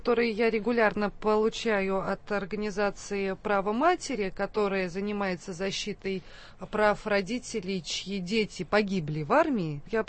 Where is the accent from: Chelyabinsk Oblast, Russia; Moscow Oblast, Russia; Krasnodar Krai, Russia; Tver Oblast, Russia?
Tver Oblast, Russia; Tver; Я просто сама из Твери, и я помню, как в 90-е годы в Твери на улицах бандиты стреляли друг в друга из автоматов